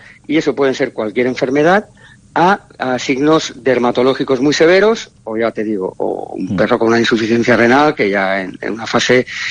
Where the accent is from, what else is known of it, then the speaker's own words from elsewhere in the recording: Barcelona, Catalonia, Spain; porque yo soy de Barcelona y allí es una zona endémica.